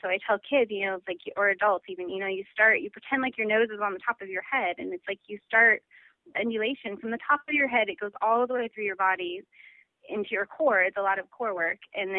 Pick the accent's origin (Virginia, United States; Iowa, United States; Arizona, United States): Arizona, United States; now in Hawaii, United States; I was born in Arizona, which was a fish out of water for me. It was actually really, really hard to grow up there.